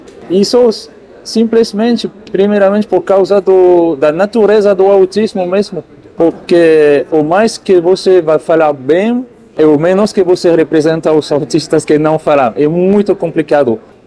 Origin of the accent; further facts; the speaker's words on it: France; Portuguese is a second language; now in Rio de Janeiro, Brazil; eu sou francês, por isso que eu não falo bem português.